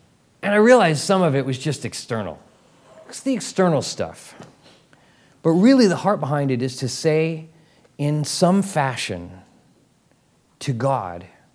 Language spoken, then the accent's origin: English; Albuquerque, New Mexico, United States; also born or lived in El Paso, Texas / Dallas, Texas; I was born in El Paso, Texas. Lived in Dallas, Fort Worth, 10 years. Then my family moved to Albuquerque, New Mexico. I feel like most of my childhood was centered in Albuquerque.